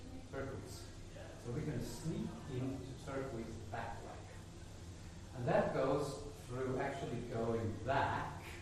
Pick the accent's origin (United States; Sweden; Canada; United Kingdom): Sweden; now in Germany; I'm born, I grew up in Sweden, live in Germany for pretty much half of my life right now.